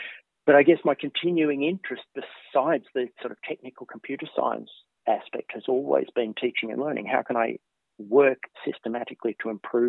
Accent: Australia; accent: Australian; moved away as an adult; now in Sweden; When I finished high school in Australia, as you can tell from my accent, I'm not a native Swede.

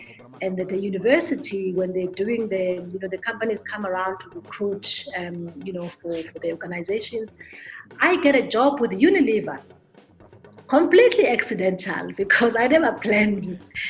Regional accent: Durban, KwaZulu-Natal, South Africa; Born bred from Durban, which is the coastal city of a very beautiful city in South Africa. And I did my education there. I went to the local schools there. I grew up in a township called Ntuzuma, which is near Kwamashu.

